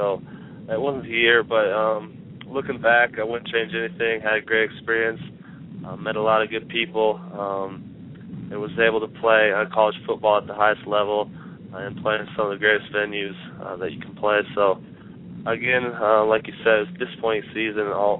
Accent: Wyoming, United States; Coming out of high school, I grew up in Wyoming. It's kind of hard to get recognized out of here, just with the population.

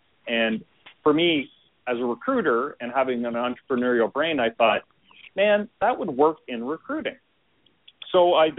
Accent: Canada; accent: Canadian; you'll notice an accent because I'm Canadian.

